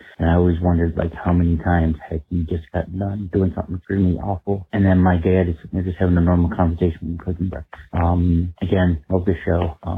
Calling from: Rochester, New York, United States; I'm calling you from Rochester, New York.

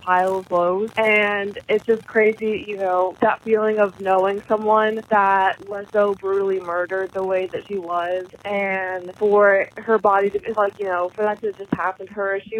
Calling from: Martinsburg, West Virginia, United States; I'm coming from Martinsburg, West Virginia.

